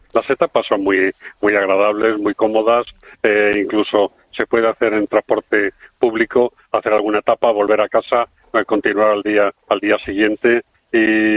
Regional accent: Community of Madrid, Spain; Como madrileños, yo siempre lo digo, el Camino de Santiago de Madrid es el mejor camino

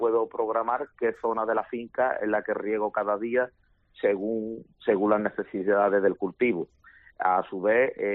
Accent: Cádiz, Andalusia, Spain; now in Seville, Spain; que nosotros vivimos más en Sevilla por motivos laborales, pero bueno, nos sentimos de Cádiz y somos gaditanos 100%

